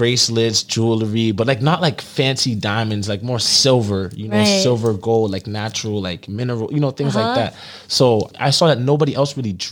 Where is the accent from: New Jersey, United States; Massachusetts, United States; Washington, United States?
Massachusetts, United States; Boston; now in New York, United States; I'm from Boston originally.